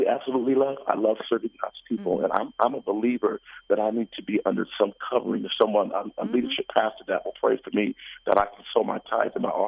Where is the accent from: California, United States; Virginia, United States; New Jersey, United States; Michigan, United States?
Michigan, United States; Detroit; also born or lived in Washington, D.C.; now in Atlanta, United States; I tell them I'm from Detroit, but I lived in Atlanta so long, I really kind of, you know, claimed Atlanta more so as my home. Even though I lived in D.C. for 17 years, I still always had a residence here in Atlanta.